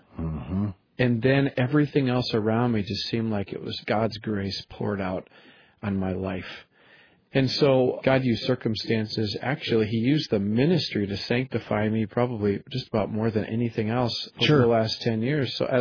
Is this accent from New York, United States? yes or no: no; Chicago, Illinois, United States; moved away as an adult; also born or lived in Kansas City / Detroit; now in Wisconsin, United States; Never thought I'd live in Wisconsin. I grew up in Chicago. I lived part of my life in Kansas City and then Detroit area.